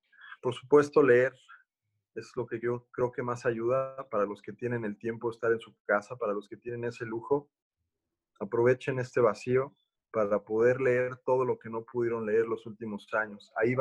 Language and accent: Spanish; Mexico; Es la única forma que vamos a poder subsistir como mexicanos